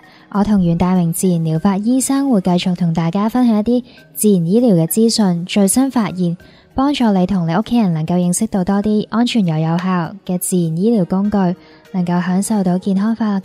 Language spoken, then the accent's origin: Cantonese; Hong Kong; 咁我哋香港人一般都会应用喺主食啦